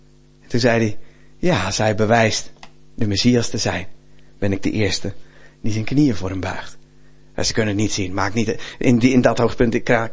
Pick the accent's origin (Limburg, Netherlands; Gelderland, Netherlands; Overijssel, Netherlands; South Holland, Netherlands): South Holland, Netherlands; Rotterdam; En ik kan het weten, want ik ben Rotterdammer.